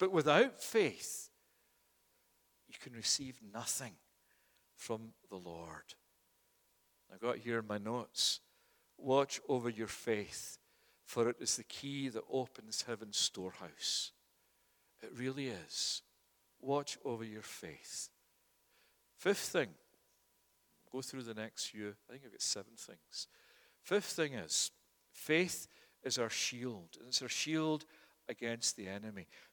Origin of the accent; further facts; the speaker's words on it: Scotland, United Kingdom; When I was growing up in Scotland